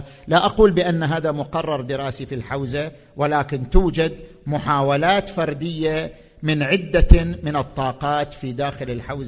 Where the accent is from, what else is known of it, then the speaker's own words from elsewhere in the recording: Oman; في الخليج عندنا في عمان وفي المملكة العربية السعودية